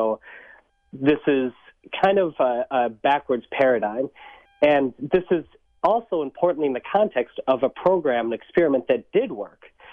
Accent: Milwaukee, Wisconsin, United States; I'm from Milwaukee my whole life, and I went to public schools.

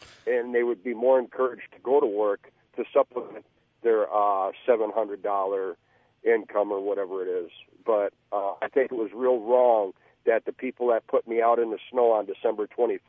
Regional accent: Superior, Wisconsin, United States; now in Eau Claire, United States; Yeah, I'm from Superior area, but I'm down near Eau Claire right now.

